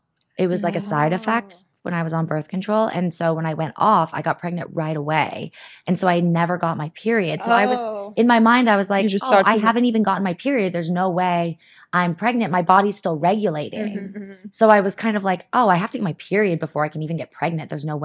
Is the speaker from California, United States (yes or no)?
yes; Manhattan Beach, California, United States; also born or lived in San Diego; So I think everyone thinks I'm actually from San Diego, but I'm from Manhattan Beach originally.